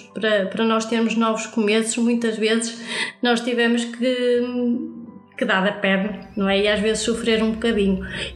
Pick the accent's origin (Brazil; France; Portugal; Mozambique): Portugal; nós aqui, nós somos portugueses